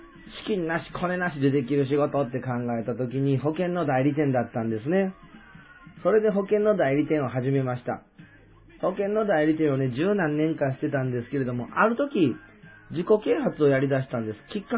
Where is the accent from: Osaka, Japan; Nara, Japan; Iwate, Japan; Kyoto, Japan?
Kyoto, Japan; 僕は、こう見えても関西人。京都生まれのね、京都育ちです。二十歳ぐらいまでね、京都に住んでました。高校も大学もずっと京都。京都で育って